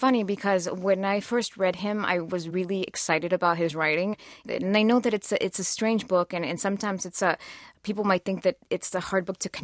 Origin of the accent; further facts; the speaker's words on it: Tijuana, Baja California, Mexico; English is a second language; I was born in Tijuana, which is at the border. And, you know, I grew up there most of my life. And it's a city that I'm very connected to.